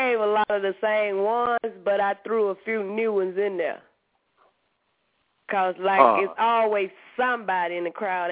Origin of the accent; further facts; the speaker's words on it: Arkansas, United States; however, they know I come from Arkansas. I can't pronounce these names.